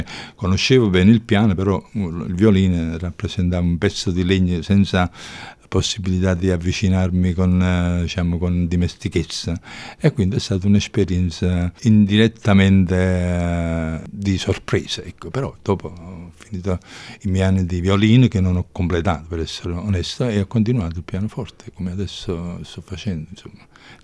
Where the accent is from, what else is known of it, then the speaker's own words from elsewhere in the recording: Naples, Campania, Italy; Sì, sono di Napoli.